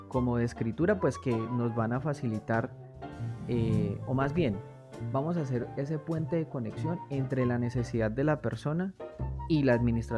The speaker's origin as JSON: {"language": "Spanish", "country": "Colombia", "said": "quienes tenemos ciudadanía colombiana o somos colombianos"}